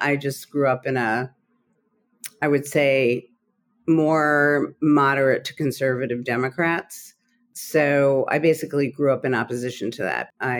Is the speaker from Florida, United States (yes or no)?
no; New Jersey, United States; I grew up in northern New Jersey, about 40 minutes from the city.